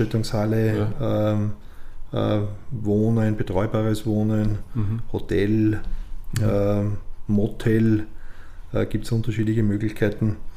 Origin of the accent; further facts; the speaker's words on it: Lower Austria, Austria; also ich komme quasi aus dem Mostviertel gebürtig, bin dort aufgewachsen, quasi halb auf dem Bauernhof. Wir waren 7 Kinder, leben alle noch, und wir sind eine Großfamilie